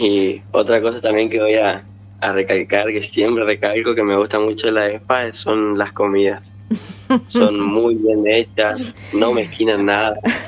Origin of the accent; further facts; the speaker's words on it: Posadas, Misiones, Argentina; yo también soy de Posadas y allá no, la vida allá no es lo mismo que acá.